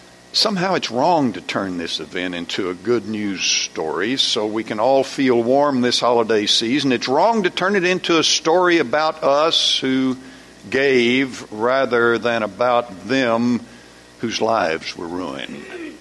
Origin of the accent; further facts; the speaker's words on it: Corpus Christi, Texas, United States; When I was growing up in Corpus Christi, there was a great big Baptist church that was on the road that I traveled a lot.